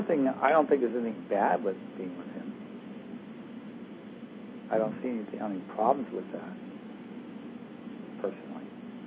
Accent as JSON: {"language": "English", "region": "Florida", "country": "United States", "tie": "born or raised there", "said": "I grew up in Florida where they had lots of spring."}